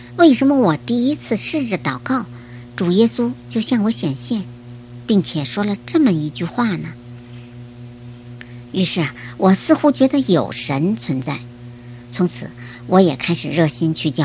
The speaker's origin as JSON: {"language": "Chinese", "region": "North China", "country": "China", "tie": "born there", "said": "我出生在中国北方的一个小村子里"}